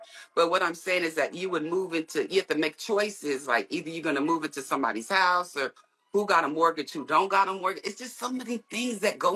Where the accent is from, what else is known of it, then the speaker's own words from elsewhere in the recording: West Coast, United States; now in Houston, United States; I'm in Houston, but I'm from the West Coast.